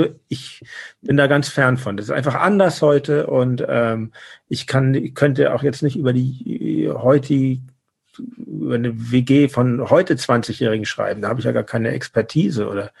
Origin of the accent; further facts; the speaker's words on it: Hamburg, Germany; Ich komm ja aus Hamburg und bin dann irgendwann nach St. Pauli gezogen. Vorher wohnte ich in Altona und in St. Georg.